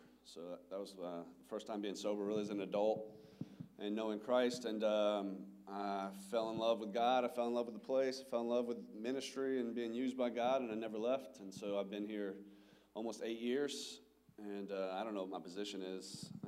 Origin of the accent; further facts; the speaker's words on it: Lafayette, United States; I'm from Lafayette as well.